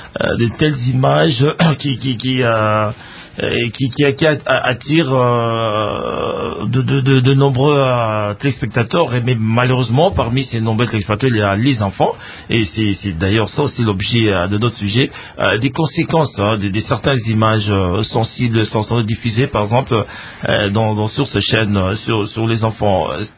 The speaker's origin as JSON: {"language": "French", "country": "DR Congo", "said": "chez nous en RDC"}